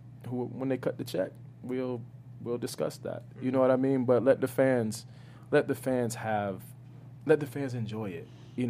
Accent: Miami, Florida, United States; Well, I'm from Miami. I don't know if that's being around, like, a lot of Hispanic people.

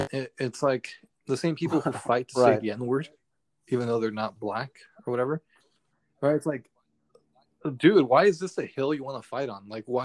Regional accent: Highland Park, California, United States; And I grew up in Highland Park before it became like super gentrified. So it was a bunch of Latino people.

